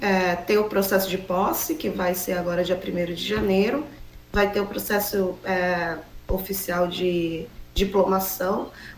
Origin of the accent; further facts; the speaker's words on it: Acre, Brazil; continuar contribuindo cientificamente e com a sociedade acreana, de onde eu nasci e vivo. E, se Deus quiser, vou continuar aqui na nossa terrinha